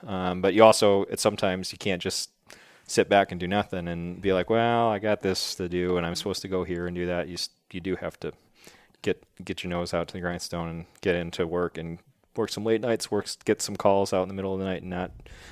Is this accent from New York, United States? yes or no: yes; Buffalo, New York, United States; I grew up in Buffalo.